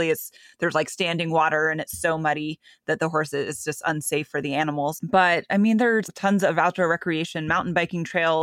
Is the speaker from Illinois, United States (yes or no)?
no; Cody, Wyoming, United States; And we would say, oh, we're from Cody, Wyoming.